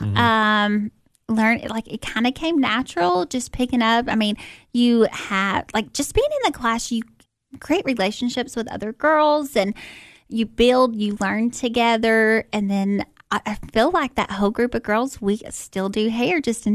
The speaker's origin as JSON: {"language": "English", "town": "Cookeville", "region": "Tennessee", "country": "United States", "said": "I'm from Cookeville, Tennessee."}